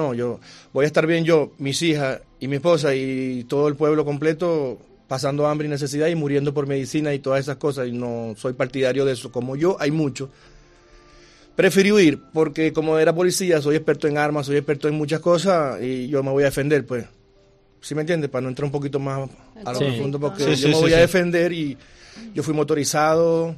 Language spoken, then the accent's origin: Spanish; Venezuela; como está escasa en mi país, la desvían para el mercado negro, para lo que llaman allá en Venezuela el bachaqueo